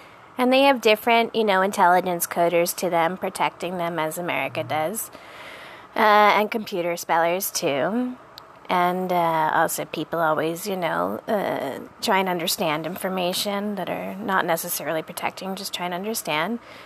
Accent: New York City, New York, United States; And I grew up in the Jewish temple. I grew up in Rodev Shalom, again, which means the Pursuers of Peace. That's on 83rd and Central Park West in New York City.

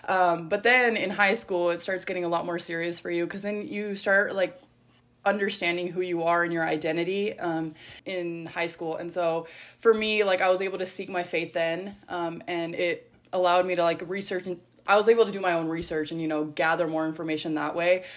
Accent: El Paso, Texas, United States; I think growing up in El Paso

